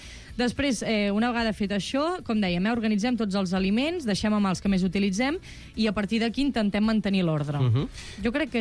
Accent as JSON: {"language": "Catalan", "region": "Catalonia", "country": "Spain", "said": "jo soc més catalana que res."}